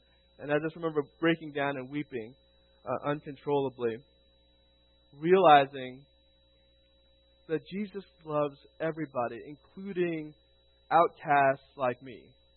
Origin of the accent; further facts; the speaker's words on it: Houston, Texas, United States; growing up in the States, I grew up in Houston, Texas.